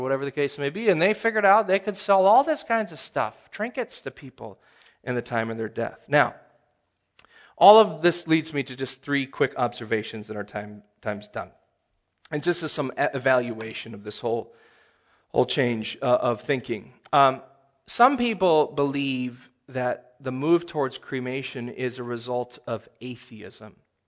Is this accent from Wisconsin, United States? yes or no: yes; Monroe, Wisconsin, United States; the funeral home in town where I grew up in Monroe, Wisconsin, I remember this as a kid.